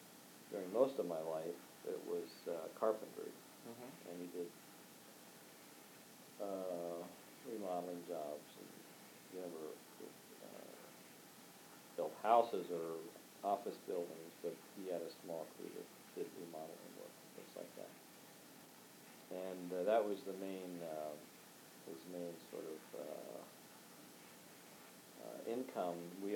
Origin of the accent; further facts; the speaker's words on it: Souderton, Pennsylvania, United States; born there; I was born in November 24, 1941, and it was in Souderton, Pennsylvania, which is about midway between Philadelphia and Allentown.